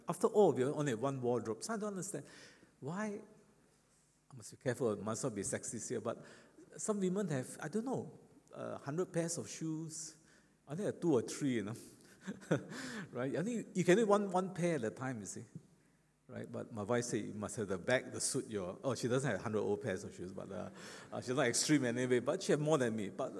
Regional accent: Malaysia; Now, I'm a Malaysian, so I'm fully aware of this.

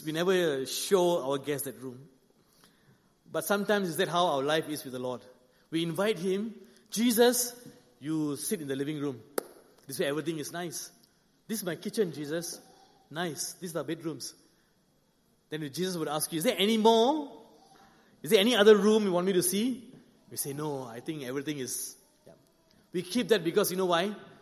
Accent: India; If you ask me, because I'm Indian, you ask me, like, where's the best Indian restaurant, right?

